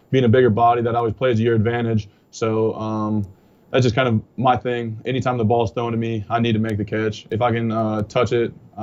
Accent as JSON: {"language": "English", "region": "South Dakota", "country": "United States", "tie": "born or raised there", "said": "Growing up in South Dakota has been a pretty easy life for me."}